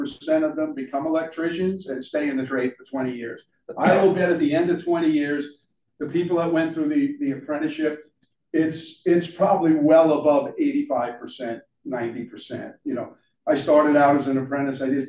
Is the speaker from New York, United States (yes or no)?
yes; New York, United States; Years ago, when I grew up in New York, and way back in the 50s, you know, 60s in high school, they had programs back there